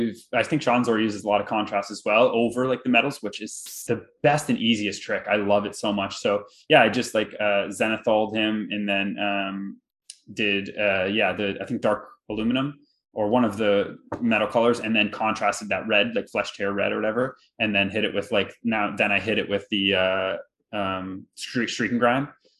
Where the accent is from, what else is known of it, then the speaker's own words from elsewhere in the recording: Canada; I'm from Canada.